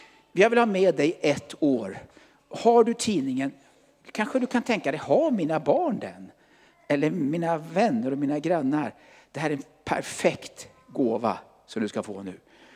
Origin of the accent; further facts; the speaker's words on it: Sigtuna, Stockholm County, Sweden; Själv kommer jag alltså från Sigtuna